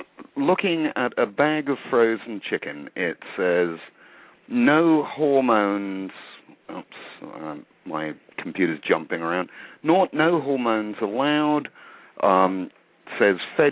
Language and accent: English; United Kingdom; now in United States; You can probably tell by my accent. I grew up in Britain, so I'm one of like the 0.001% of the population